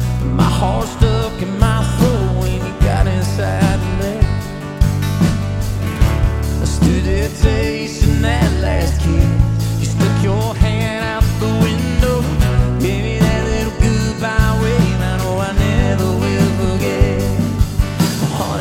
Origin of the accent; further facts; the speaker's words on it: Virginia Beach, Virginia, United States; now in Nashville, United States; I'm from Virginia, and I grew up not too far from the ocean, Virginia Beach. And so when I moved to Nashville about 12 years ago, I started realizing, you know what, I still must miss Virginia